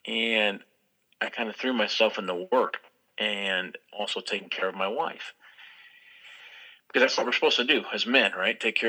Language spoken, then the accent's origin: English; Midwest, United States; growing up in the Midwest, I don't know if it even really applies to people growing up in the Midwest.